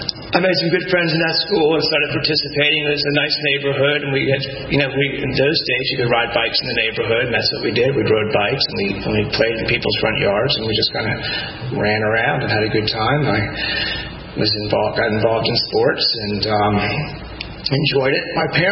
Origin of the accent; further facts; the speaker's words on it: Atlanta, Georgia, United States; also born or lived in Philadelphia; I was born in Philadelphia when my parents moved us down to Atlanta when I was six.